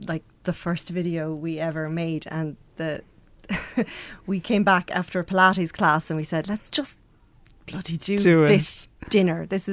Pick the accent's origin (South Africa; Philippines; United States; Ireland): Ireland; Mullingar, Westmeath; now in Kinsale, Ireland; I'm from Mullingar originally